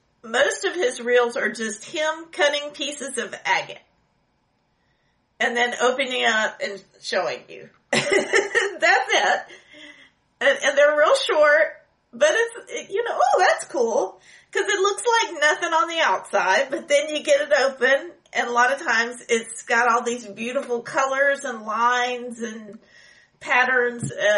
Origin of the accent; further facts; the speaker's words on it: Beaumont, Texas, United States; It's bad here, don't get me wrong, but I'm from Beaumont.